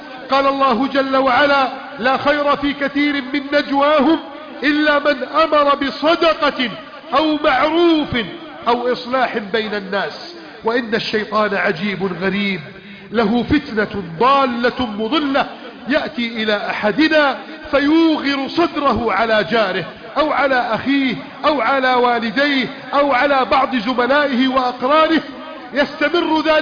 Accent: Egypt; بلدنا مصر

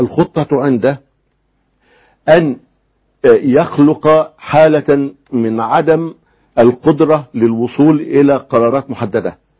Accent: Egypt; عندنا في الريف في مصر

